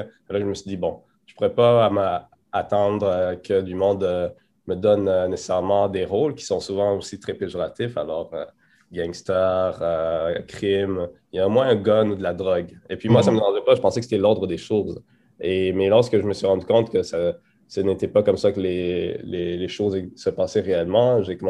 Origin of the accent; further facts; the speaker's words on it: Quebec City, Quebec, Canada; présentement, je suis à Québec. Et j'ai débuté à Québec, j'ai grandi à Québec